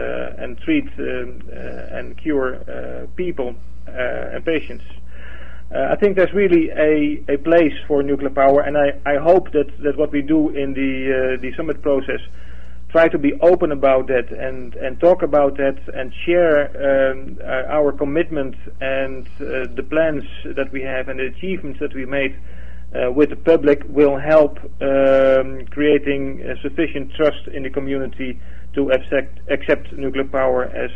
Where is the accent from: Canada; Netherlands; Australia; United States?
Netherlands; Amsterdam, North Holland; But nevertheless, I was born in Amsterdam, so I'm a Dutchman.